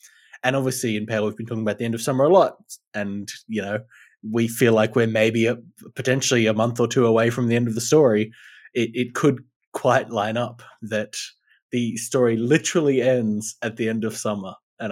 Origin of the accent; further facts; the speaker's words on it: Australia; my interpretation of when American summer ends is not great as an Australian.